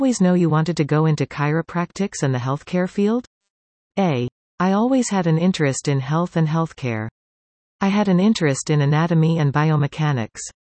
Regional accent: Mississauga, Ontario, Canada; also born or lived in Toronto / Vancouver; now in Collingwood, Canada; I grew up in Mississauga. My family skied at Mansfield Ski Club. So, we weren't regular Collingwood visitors but sort of, ski people.

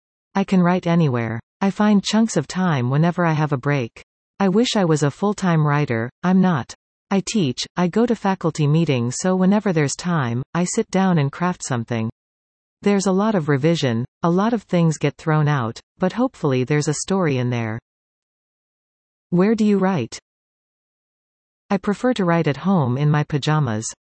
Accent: Coquitlam, British Columbia, Canada; My parents live in Coquitlam. How did growing up in Coquitlam influence your writing? I had a very structured childhood. There were always a lot of activities, hockey, school, piano lessons.

